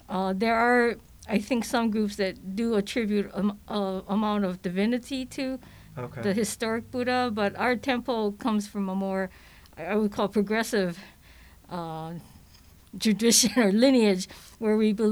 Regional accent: Chicago, Illinois, United States; born there; I was born in Chicago when my parents lived on the South Side, like many Japanese Americans getting out of the camp.

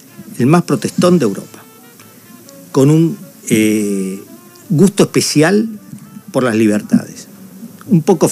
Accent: Buenos Aires, Argentina; Cuando yo nací en Floresta. Mis primos hermanos, uh-huh, en Lanús. Uh-huh. Yo pasaba entre Floresta y Lanús. Me iba en colectivo solo, a los 9 años.

